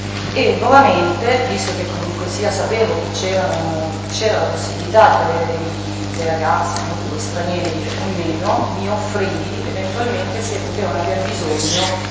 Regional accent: Pisa, Tuscany, Italy; born there; Sono nata a Pisa il 16 gennaio 1969.

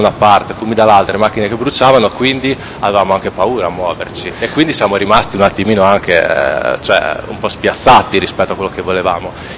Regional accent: La Spezia, Liguria, Italy; io sono di Spezia, quindi naturalmente Genova non la conoscevo.

